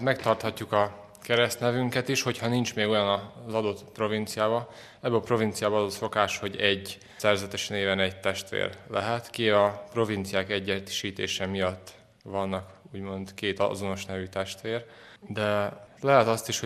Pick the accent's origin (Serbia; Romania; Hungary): Serbia; Čantavir, Vojvodina; Hát a szerbiai Vajdaságból, Csantavérről, ez Szabadka közelében lévő nagyobb falu, ilyen 6-7 ezres, bár most már az elvándorlás óta lehet, hogy csak 4, nem tudom pontosan.